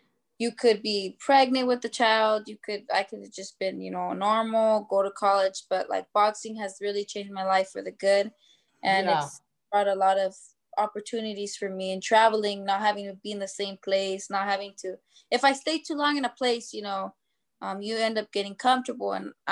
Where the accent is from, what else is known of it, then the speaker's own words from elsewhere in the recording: California, United States; So with me, like, I grew up in the San Fernando Valley. It's small and big at the same time. Everyone knows everyone.